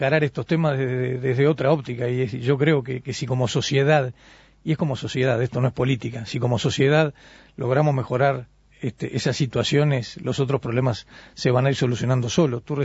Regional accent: Uruguay; Como uruguayo

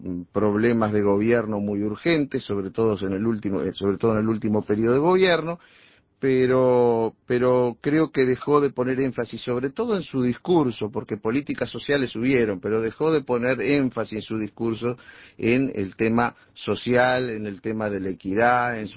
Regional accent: Uruguay; la mayoría de los uruguayos somos un producto del Uruguay vallista.

